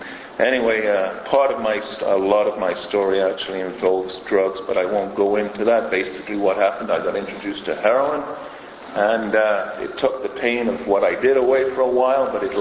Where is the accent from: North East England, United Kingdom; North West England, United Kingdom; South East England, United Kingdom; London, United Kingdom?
North West England, United Kingdom; I'm from England. I was come from a sort of middle upper class parents, three sisters and two brothers, none of whom sort of suffered from this disease. And you know, growing up in England, in the area I grew up at, it was just outside of Manchester.